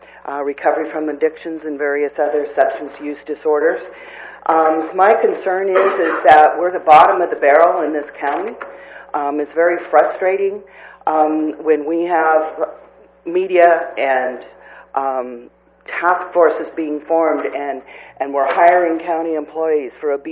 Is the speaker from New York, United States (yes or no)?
no; Cambria, California, United States; I'm from Cambria.